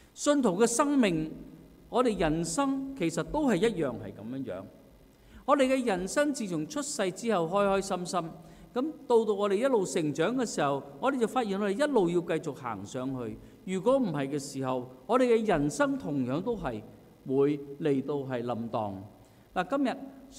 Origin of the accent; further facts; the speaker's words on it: China; 我们中国人呢特别就明白了